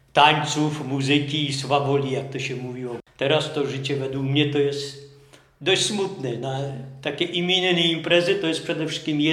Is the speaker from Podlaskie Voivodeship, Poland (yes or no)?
no; Dzielec, Lesser Poland, Poland; now in Sułkowice, Poland; Pochodzę w ogóle z Dzielca, z przysiółka Zdzielec, kiedyś nie było ulic tylko. No i to są moje rodzinne strony.